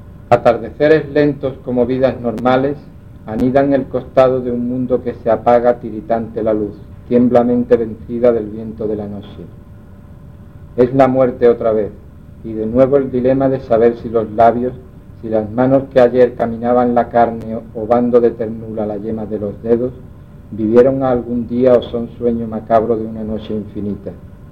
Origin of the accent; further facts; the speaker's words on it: Arcos de la Frontera, Andalusia, Spain; a los poetas de mi pueblo, de Arcos de la Frontera